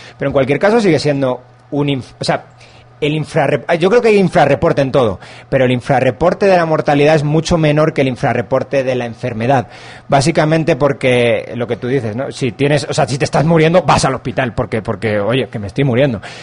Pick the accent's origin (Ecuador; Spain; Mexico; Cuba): Spain; O sea, para mí es una, como español, evidentemente, siento hasta vergüenza de esto.